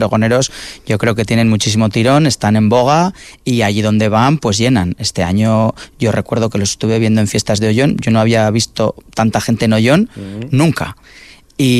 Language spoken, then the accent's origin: Spanish; Morella, Valencian Community, Spain; Yo soy natural de Morella